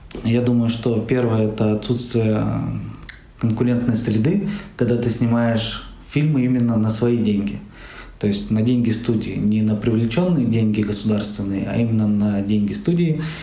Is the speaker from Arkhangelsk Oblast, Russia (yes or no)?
no; Tyumen, Tyumen Oblast, Russia; мне хотелось бы, чтобы в моем родном городе, в Тюмени, была киностудия